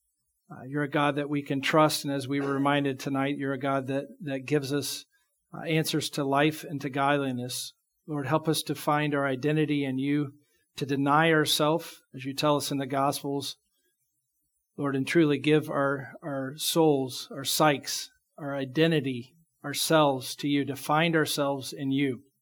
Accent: Charleston, West Virginia, United States; I actually grew up in Charleston, West Virginia. So I'm a Hick

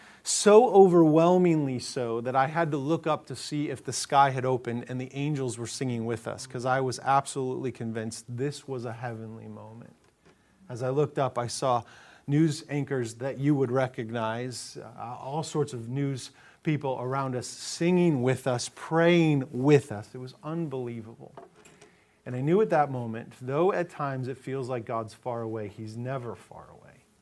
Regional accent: Littleton, Colorado, United States; I grew up in Colorado. That's my hometown. In fact, Littleton is my hometown where I grew up.

